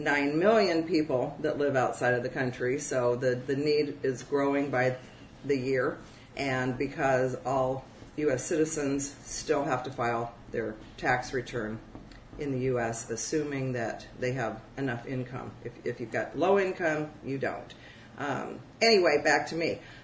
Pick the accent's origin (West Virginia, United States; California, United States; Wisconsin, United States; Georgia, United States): California, United States; Those of you that came from another state, I came from California.